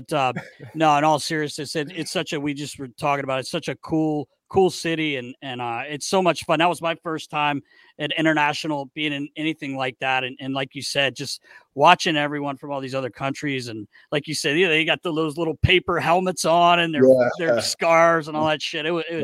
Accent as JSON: {"language": "English", "country": "United States", "said": "I was gonna say, Luch, like, obviously, I'm American"}